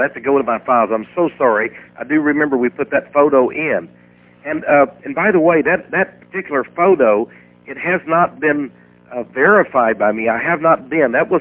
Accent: Texas, United States; Well, in other words, as a Texan, if I go to California, I pay more in college.

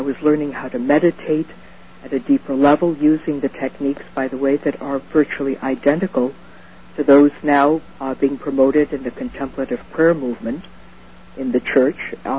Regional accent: Mexico; My sister and I were growing up in Mexico at the time.

